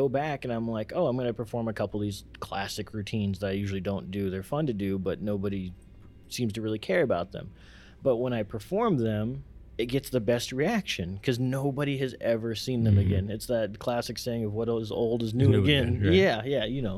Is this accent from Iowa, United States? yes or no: yes; Iowa, United States; There was none that I knew personally in my small town that I grew up in Iowa.